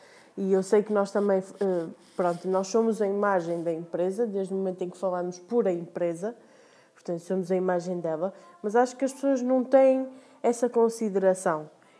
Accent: Porto, Portugal; tenho 22 anos, venho do Porto, trabalho em call center já há algum tempo.

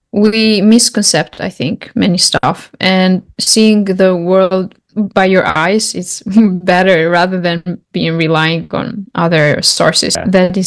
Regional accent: Fier, Fier County, Albania; I am from Albania. I come from a small town in the south called Fieri.

